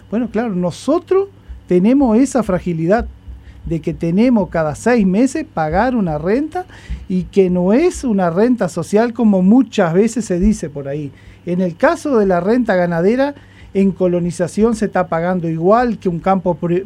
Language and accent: Spanish; Bella Unión, Artigas, Uruguay; yo soy de Bella Unión